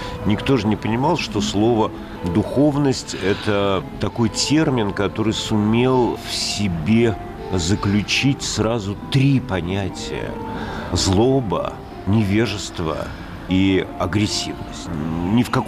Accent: Saint Petersburg, Russia; Я тоже питерский мальчишка, тоже выросший в абсолютной свободе и в подворотнях улицы Маяковского и Жуковского, и Невского проспекта.

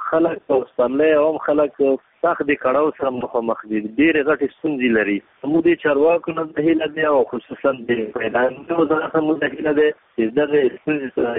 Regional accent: Paktia, Afghanistan; د پکتیا ولایت اوسیدونکی یم

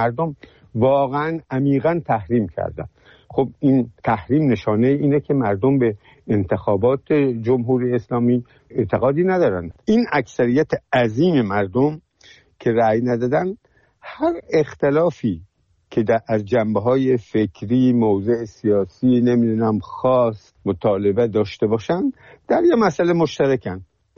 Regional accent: Iran; ما ایرانی هستیم

